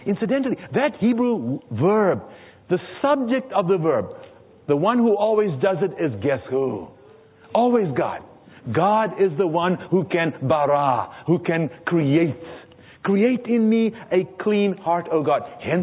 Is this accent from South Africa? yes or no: yes; South Africa; I was born and raised in South Africa where we didn't have snow.